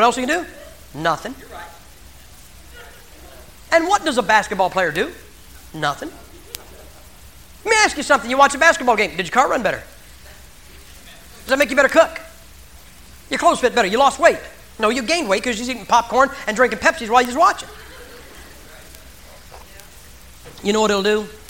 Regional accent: Massillon, Ohio, United States; Listen, man, I'm from Massillon, Ohio. Our high school football stadium seats 26,000 people. We like football.

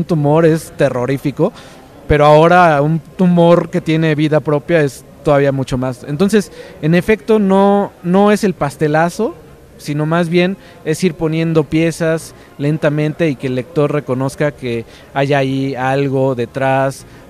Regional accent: Cuernavaca, Morelos, Mexico; born there; Nací en Cuernavaca, orgullosamente cuernavacense, morelense.

